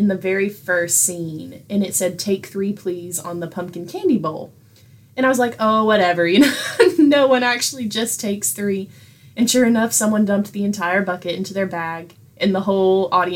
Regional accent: England, United Kingdom; So naturally, as an English person, I'm like, yeah, thesis, great.

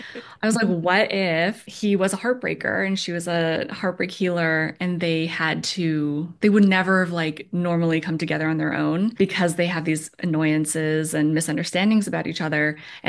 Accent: Seattle, Washington, United States; I'm from Seattle. Like, I grew up there. I was born there. I lived there my whole life up until I left for college.

